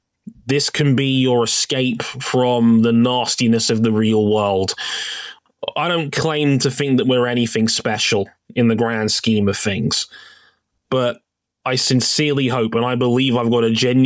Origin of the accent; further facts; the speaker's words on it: United Kingdom; I'm a Brit.